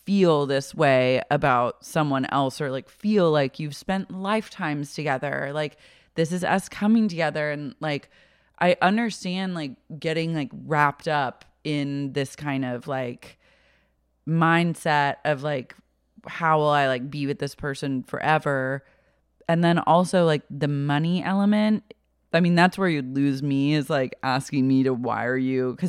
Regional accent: Oklahoma, United States; I mean, I'm from Oklahoma.

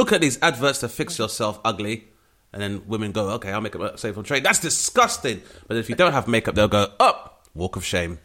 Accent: London, United Kingdom; a lot of my peers growing up in Southeast London.

